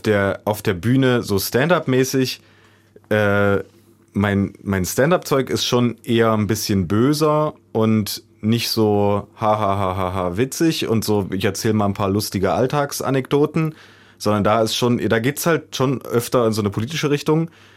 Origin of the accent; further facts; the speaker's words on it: Saxony-Anhalt, Germany; Also ich schäme mich auch überhaupt nicht dafür, aus Sachsen-Anhalt zu kommen